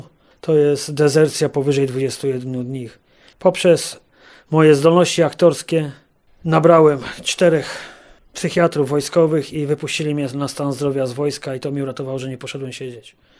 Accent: Lower Silesian Voivodeship, Poland; Jestem z Dolnego Śląska, pochodzę z małej miejscowości Podwrocławia.

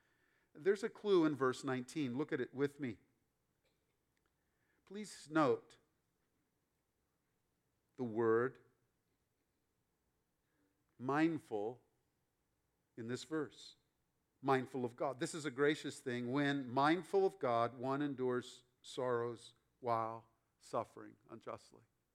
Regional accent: Ohio, United States; I'm from Ohio.

